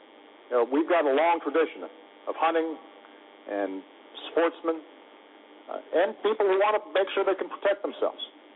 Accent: Chicago, Illinois, United States; Because, frankly, in my hometown of Chicago, there's an awful lot of violence.

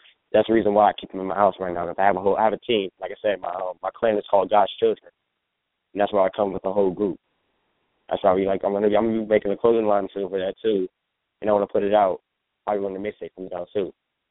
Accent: Silver Spring, Maryland, United States; also born or lived in Washington, D.C.; So, my original background nationality is I'm Palestinian from the Middle East, and I'm 25% Italian. But like I said, I was born in Northeast D.C., raised in Silver Spring.

